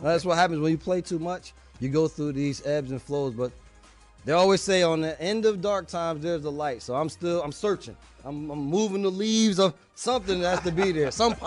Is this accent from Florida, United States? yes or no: no; East Orange, New Jersey, United States; Well, that was my joy because when growing up in East Orange, New Jersey, the only way I got on the courts in the parks was because I was a defensive guy.